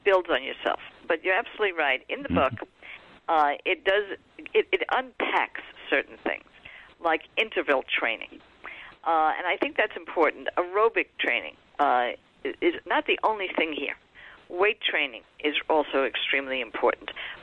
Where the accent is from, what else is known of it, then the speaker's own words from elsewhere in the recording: Brooklyn, New York, United States; I said, "Well, no, I'm from Brooklyn. In Brooklyn, you're a fishitarian."